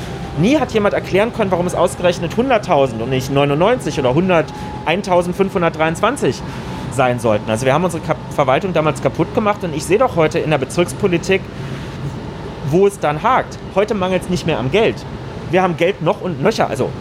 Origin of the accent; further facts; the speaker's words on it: Berlin, Germany; wir sind ja selber auch Berliner.